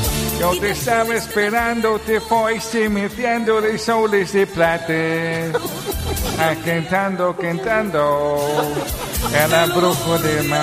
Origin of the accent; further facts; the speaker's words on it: Wales, United Kingdom; Spanish is a second language; now in Madrid, Spain; Sí, soy de Gales.